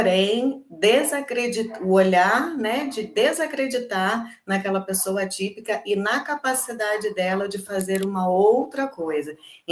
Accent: Brazil; Somos brasileiras e não desistimos.

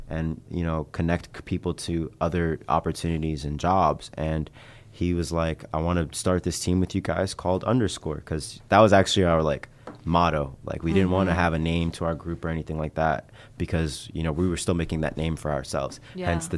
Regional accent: Brooklyn, New York, United States; I'm a senior at DePaul, double majoring in computer science and Japanese studies. Born and raised in Brooklyn.

